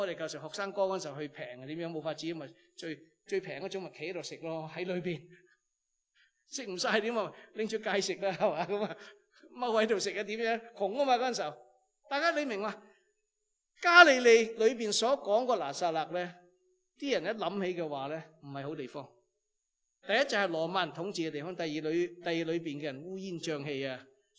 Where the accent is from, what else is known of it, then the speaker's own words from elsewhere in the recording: Hong Kong, China; 譬如旧时我细个喺香港嘅时候咧，啲人就话唔好喺湾仔住啊嘛